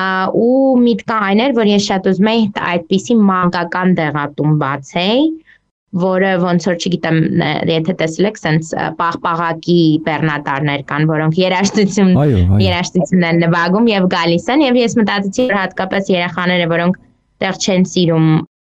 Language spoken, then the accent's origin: Armenian; Yerevan, Armenia; now in Texas, United States; ես Երևանից եմ, բայց մի քանի տարի առաջ, երևի արդեն մոտ 15-20 տարի առաջ տեղափոխվել եմ Տեքսաս ծնողներիս հետ, որոնք գիտնականներ են, եւ սովորել եմ այստեղ Տեքսասի համալսարանում, University of Texas